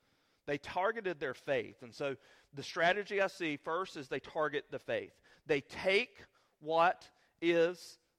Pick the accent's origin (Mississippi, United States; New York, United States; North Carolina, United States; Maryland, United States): North Carolina, United States; Seagrove; because I'm from Seagrove. And so these are not Seagrove names.